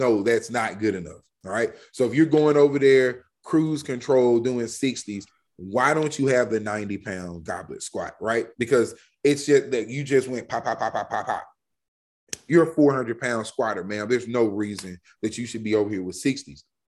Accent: the South, United States; And hell, I'm from the South. I love fried chicken.

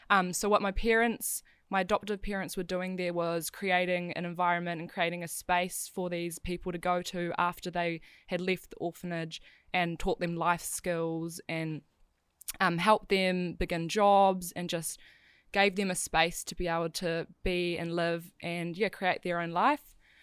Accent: New Zealand; also born or lived in Tajikistan; being adopted, growing up in New Zealand, there is always still that part of you that, you know, it's, I knew I'm not from here and I knew that I had family back home.

